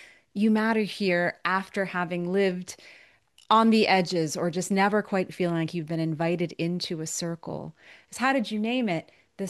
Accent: Cape Cod, Massachusetts, United States; I grew up on Cape Cod, which is, a very many, it's a place where there are a few families who've been there for centuries, but most folks were washed ashore.

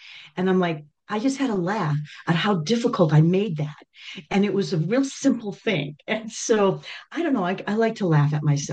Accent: Madison, Wisconsin, United States; I found my way very young. I've been here 38 years, but I grew up in Madison, Wisconsin.

